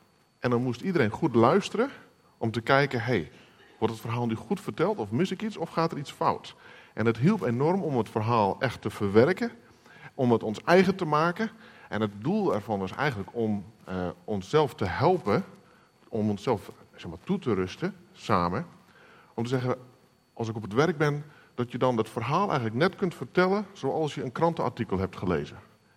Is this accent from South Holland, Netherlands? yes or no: no; Friesland, Netherlands; now in Den Bosch, Netherlands; Ik ben inderdaad niet van hier. Ik ben in Friesland geboren en opgegroeid in een gezin met 5 kinderen.